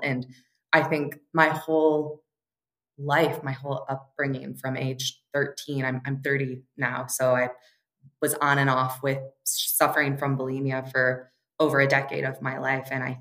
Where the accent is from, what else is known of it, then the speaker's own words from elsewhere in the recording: East Lansing, Michigan, United States; In East Lansing.